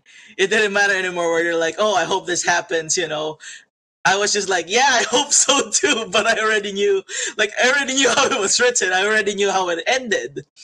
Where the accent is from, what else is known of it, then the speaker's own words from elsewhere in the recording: Philippines; they see me say I'm, you know, I'm Filipino, and then they see the names that my characters have